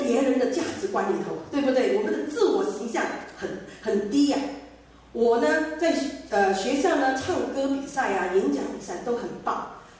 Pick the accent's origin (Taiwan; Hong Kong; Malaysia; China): Malaysia; first language Hokkien; 我是福建人，我们家讲闽南话，所以我们呢住在马来西亚